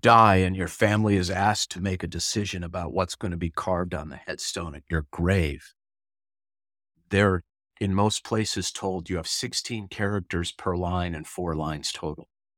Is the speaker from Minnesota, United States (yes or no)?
yes; St. Louis Park, Minnesota, United States; born there; So the fact that I was born in St. Louis Park, Minnesota on June 3rd in 1960, that's a fact.